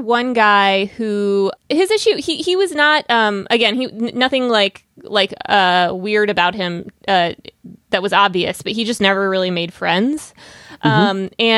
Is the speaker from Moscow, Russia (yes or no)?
no; Saint Petersburg, Russia; It was, we're not from Ukraine. We're from St. Petersburg.